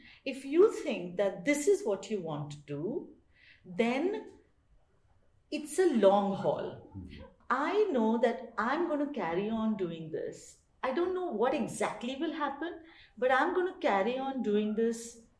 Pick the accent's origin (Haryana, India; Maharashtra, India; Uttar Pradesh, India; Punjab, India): Maharashtra, India; Mumbai; but I was from Mumbai. I had an urban life